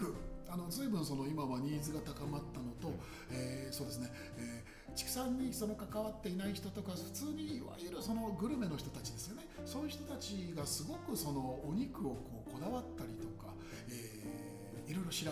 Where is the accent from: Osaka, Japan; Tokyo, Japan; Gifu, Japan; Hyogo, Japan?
Tokyo, Japan; 僕もそのずっと下町で育ってるんで、はい、秋葉原のやっちゃばですよね。